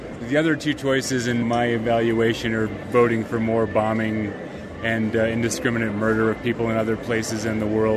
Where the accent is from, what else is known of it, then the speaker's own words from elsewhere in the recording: Cedar Crest, New Mexico, United States; I'm from Cedar Crest, New Mexico.